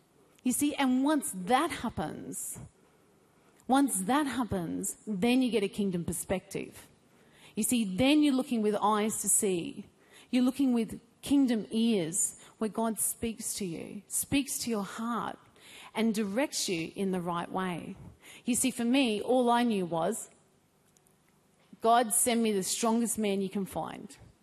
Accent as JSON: {"language": "English", "town": "Melbourne", "region": "Victoria", "country": "Australia", "said": "I'm from Melbourne"}